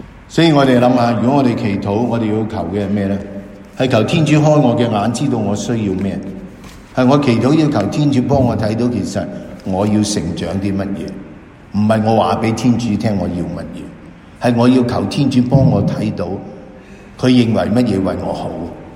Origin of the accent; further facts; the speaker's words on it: China; 为我们中国人听起上来是很有趣的